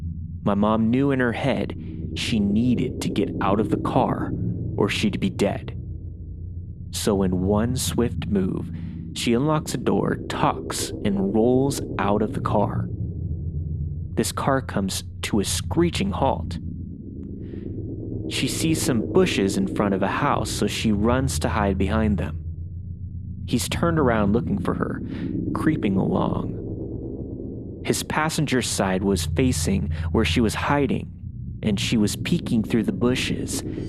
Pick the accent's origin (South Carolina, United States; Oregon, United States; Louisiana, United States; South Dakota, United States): Oregon, United States; Portland; I grew up in Portland, Oregon, and me and my friends would often go to the Lloyd Center to go shopping or just to hang around the food court being degenerates.